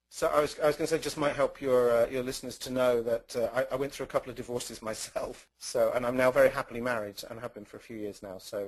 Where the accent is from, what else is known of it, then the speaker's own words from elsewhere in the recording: United Kingdom; there we were in England. You listeners can probably tell I'm British, in the 1970s